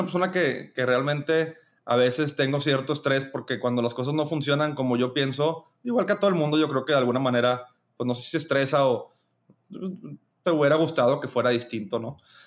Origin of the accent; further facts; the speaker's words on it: Spain; born there; accent: Mexican; perdón, soy español de nacimiento, a pesar de mi acento mexicano, y pienso todavía como muy europeamente.